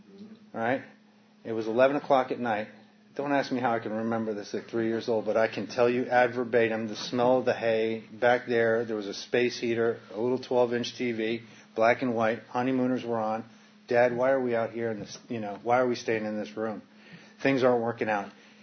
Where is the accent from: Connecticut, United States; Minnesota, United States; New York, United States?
Connecticut, United States; I was born in Connecticut. My parents, they were old hippies. You know, they went to Woodstock, and they lived out on this farm up in upstate Connecticut.